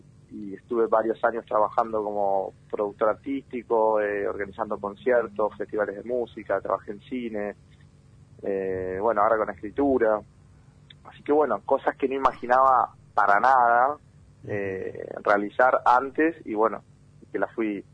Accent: Chacabuco, Buenos Aires Province, Argentina; Yo soy oriundo de Chacabuco, provincia de Buenos Aires.

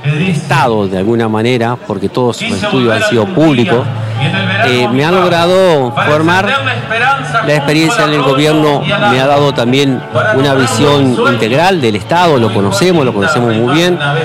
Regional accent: Paraná, Entre Ríos, Argentina; somos nacidos en Entre Ríos. Yo nací en Paraná, estudié la primaria en Paraná, en la escuela Santa Fe, muy cerquita, acá de la Plaza San Peña, calle Cura Álvarez. Hice mi estudio secundario aquí en Paraná, en la ENET número 1

